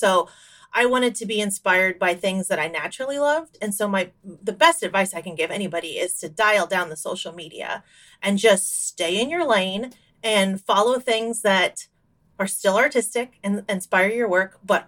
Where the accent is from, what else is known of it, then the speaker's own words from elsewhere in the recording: Iowa, United States; I am from Iowa in the United States.